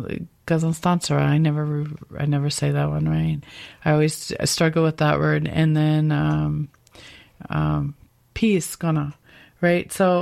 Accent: Toronto, Ontario, Canada; moved away as an adult; being born and raised in Toronto and moving when I was 22

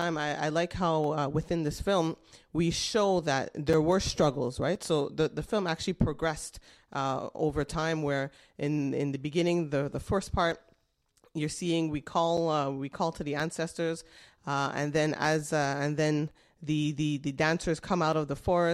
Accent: Canada; we were born here, we grew up in Canada, and us being the first generation, I mean, it's and also being children who were living in the suburbs

